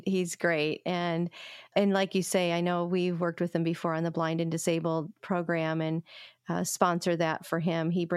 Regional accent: Midwest, United States; My dad helped build a golf course back in Michigan. I'm from the Midwest as well.

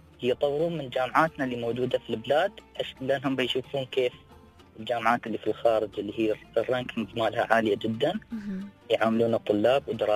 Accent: United Arab Emirates

